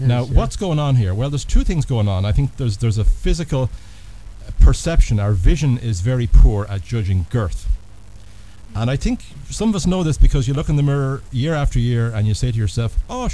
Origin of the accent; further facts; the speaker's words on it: Dublin, Leinster, Ireland; now in United States; I'm a mathematician. I'm from Dublin originally, but based in the US at the moment.